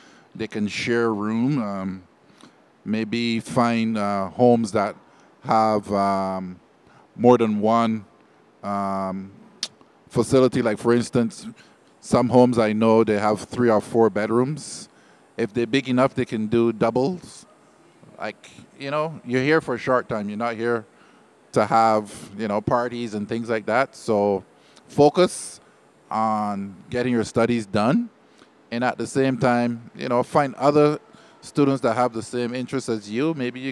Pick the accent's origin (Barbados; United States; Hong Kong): Barbados; now in Canada; I'm originally from Barbados, and back in Barbados there's no one there really to explain how money works.